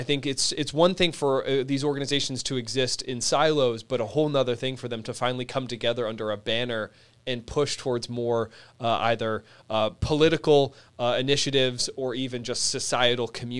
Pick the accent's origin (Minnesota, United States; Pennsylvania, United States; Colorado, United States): Minnesota, United States; I don't know if I quite qualify as a Minnesotan, but I spent a significant time there as a kid, through high school.